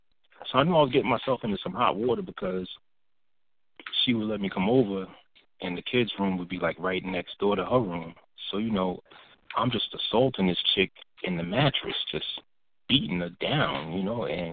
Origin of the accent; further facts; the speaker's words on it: Brooklyn, New York, United States; Next thing I know, this chick, you know, I'm from Brooklyn.